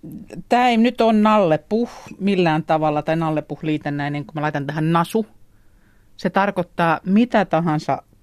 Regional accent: Kouvola, Kymenlaakso, Finland; born there; koska passissa lukee, että Kouvola, niin se siihen on laitettava vaikka Kuusaan aluesairaalassahan minä kävin syntymässä.

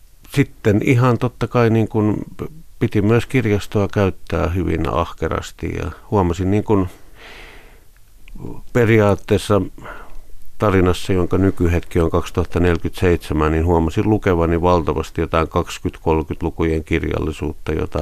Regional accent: Helsinki, Uusimaa, Finland; asun tuossa Pikkuhuopalahdessa

